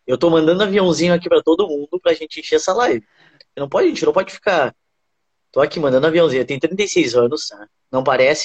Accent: Bagé, Rio Grande do Sul, Brazil; Eu sou de Bagé, né? No Rio Grande do Sul.

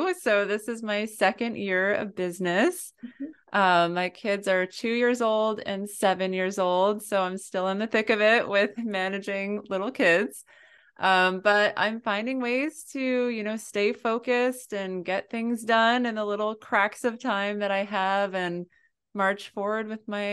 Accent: New England, United States; because I grew up in New England.

